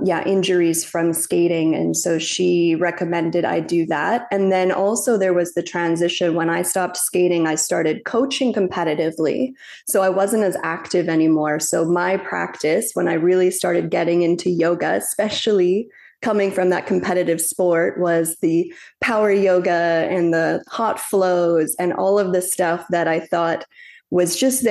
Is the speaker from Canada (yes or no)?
yes; British Columbia, Canada; So I grew up in Canada, in a small town outside of Vancouver.